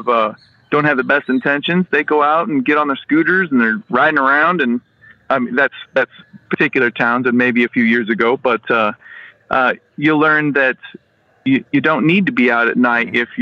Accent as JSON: {"language": "English", "country": "Thailand", "tie": "born or raised there", "said": "But I think that growing up in Thailand and us having traveled, we realized that the other cultures are different."}